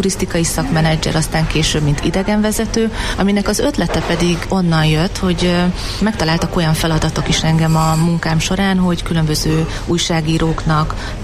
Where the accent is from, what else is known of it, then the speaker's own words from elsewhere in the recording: Debrecen, Hajdú-Bihar, Hungary; Én Debrecenben születtem, itt nőttem fel, kisebb kitérőket tekintve mondjuk egy éves szegedi tartózkodást, illetve egy 9 hónapos angliai tartózkodást leszámítva, hogy világéletemben itt éltem Debrecenben